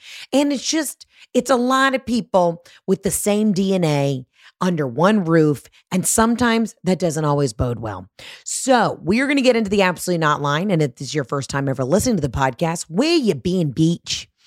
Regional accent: the South, United States; And that's not me as a Southerner. I can look at another Southerner and say, your cholesterol's high.

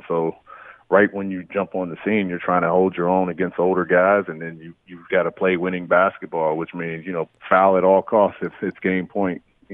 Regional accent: San Jose, California, United States; Mark Spears and I, we grew up in San Jose.

